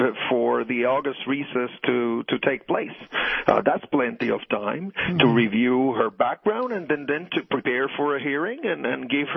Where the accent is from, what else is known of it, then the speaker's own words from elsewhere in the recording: Puerto Rico; I mean, I represent 4 million Puerto Ricans living in the island, in this island in the Caribbean. We're all American citizens.